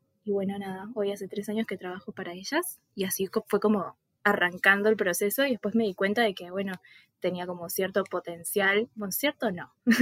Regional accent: Argentina; moved away as an adult; now in Punta del Diablo, Uruguay; soy argentina, estoy viviendo exactamente ahora en Punta del Diablo, Uruguay, que queda como al noreste, creo. No soy muy buena con los puntos cardinales, pero sí, soy argentina, vivo hace 3 años acá, este es el tercero, voy para el cuarto. Bueno, tengo 23

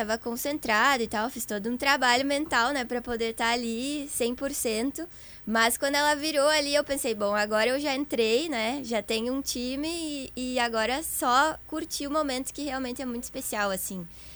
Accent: Santana do Livramento, Rio Grande do Sul, Brazil; now in Porto Alegre, Brazil; Por isso que eu tô aqui, né, na capital. Vim lá de Santana do Livramento e...

